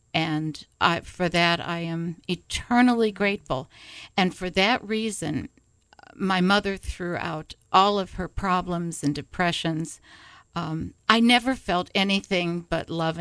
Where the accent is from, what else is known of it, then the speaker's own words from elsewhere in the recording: Oak Lawn, Illinois, United States; I grew up in the Chicago area on the south side, a suburb called Oaklawn.